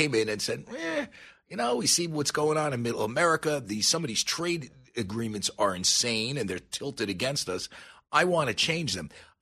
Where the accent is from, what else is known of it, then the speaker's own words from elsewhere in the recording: New York, United States; I grew up in Westchester County. I had friends of mine who worked at the Tarrytown GM plant.